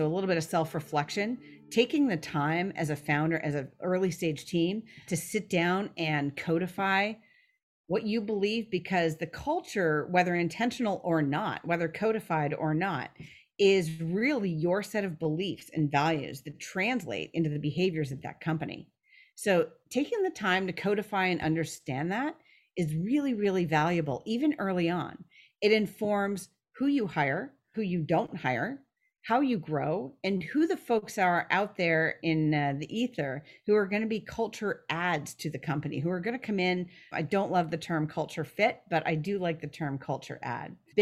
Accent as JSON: {"language": "English", "town": "Ottawa", "region": "Ontario", "country": "Canada", "tie": "born or raised there", "said": "So in terms of where I'm from, I grew up in Ottawa, outside of Ottawa, west end of Ottawa, actually, in Kanata"}